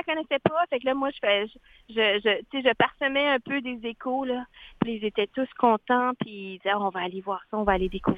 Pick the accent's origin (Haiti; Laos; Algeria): Laos; je viens du Laos, l'Asie profonde, sud-est